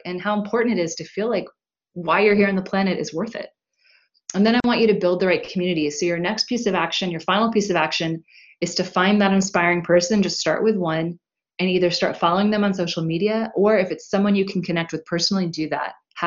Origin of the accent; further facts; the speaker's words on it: Vienna, Virginia, United States; also born or lived in Washington, D.C.; I told you that I'm from the East Coast. I grew up in Vienna, Virginia, and lived in DC for a long time as a consultant.